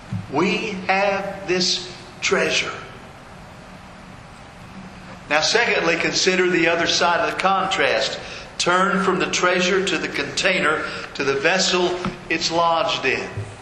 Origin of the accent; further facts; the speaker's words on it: Locklin, Maryland, United States; also born or lived in Oakland, Maryland; Well, actually, I grew up in Locklin, Maryland, 2 hours from Oakland.